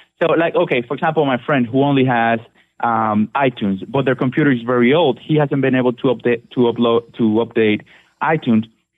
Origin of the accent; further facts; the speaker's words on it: Dominican Republic; now in Washington, D.C., United States; Well, I'm actually in Washington, D.C., but I am from the Dominican Republic.